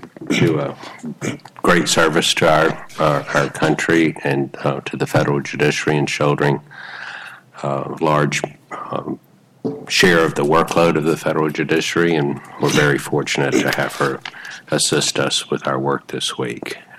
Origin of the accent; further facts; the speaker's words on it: Mobile, Alabama, United States; I know that street very well. I grew up in Mobile.